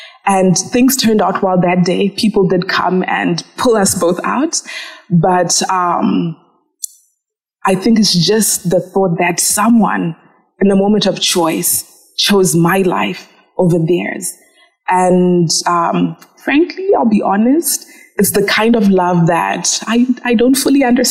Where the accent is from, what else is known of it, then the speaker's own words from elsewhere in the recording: Zimbabwe; I'm originally from Zimbabwe.